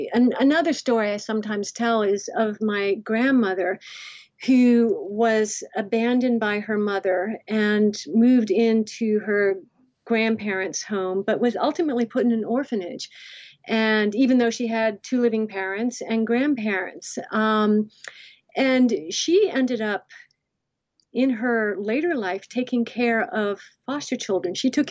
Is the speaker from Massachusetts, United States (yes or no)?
yes; Cape Cod, Massachusetts, United States; helping the elderly needy on Cape Cod, which is where I grew up in Massachusetts.